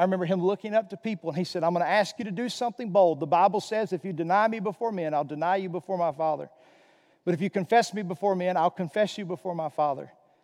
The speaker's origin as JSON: {"language": "English", "town": "Magnolia", "region": "Arkansas", "country": "United States", "tie": "born or raised there", "said": "When I was about 20 years old in my hometown, in Magnolia, Arkansas."}